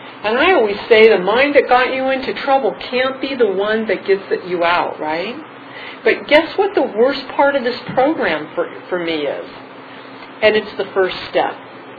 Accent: Glendale, California, United States; And you know, when I was a little girl, I was born and raised in Glendale, California

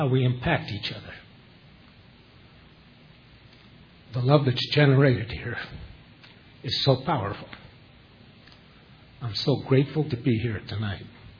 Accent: Los Angeles, California, United States; I've been living up north for about 24 years, actually, but I grew up here in Los Angeles

